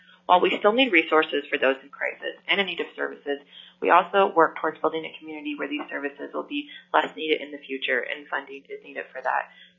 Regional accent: Sitka, Alaska, United States; I'm from Sitka, Alaska

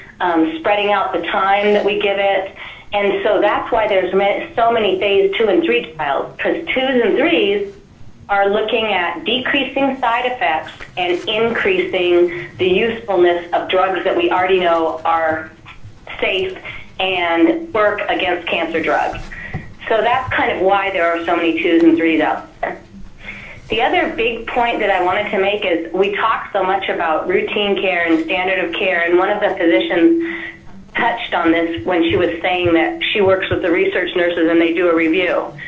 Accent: Fairbanks, Alaska, United States; I was born and raised in Fairbanks.

